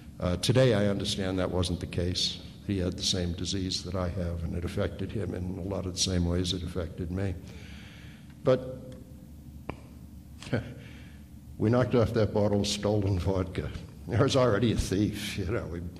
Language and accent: English; Boston, Massachusetts, United States; I grew up in South Boston. It's a tough, blue-collar, heavy-drinking Irish Catholic community.